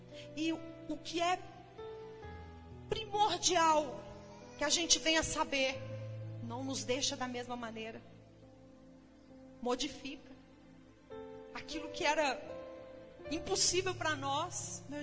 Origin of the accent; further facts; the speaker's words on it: São João del Rei, Minas Gerais, Brazil; now in Lavras, Brazil; E quando eu vim aqui para Lavras, que eu sou de São João del Rei